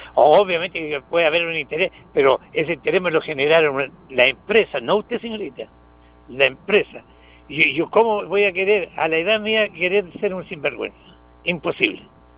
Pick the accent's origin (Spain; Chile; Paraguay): Chile; Angol, Araucanía; Yo soy de Angol.